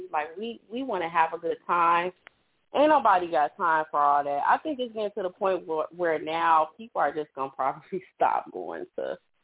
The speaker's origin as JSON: {"language": "English", "town": "Chicago", "region": "Illinois", "country": "United States", "said": "Like, I'm from Chicago, and I love"}